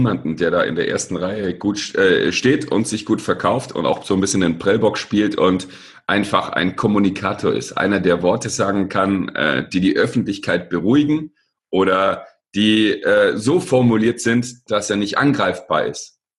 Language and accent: German; Baden-Württemberg, Germany; ich komme aus der Nähe von Stuttgart.